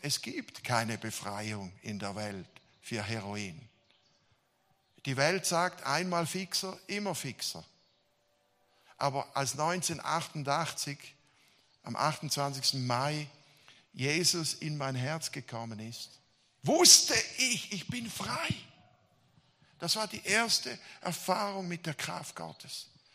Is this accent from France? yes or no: no; Switzerland; Also ich komme aus der Schweiz